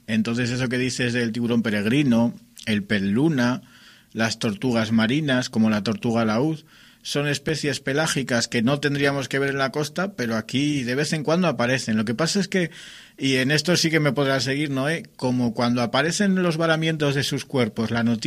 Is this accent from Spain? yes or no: yes; Cantabria, Spain; Y yo como cántabro sé que la gente de Cantabria no conocemos la existencia de que haya un cañón submarino ahí al lado nuestro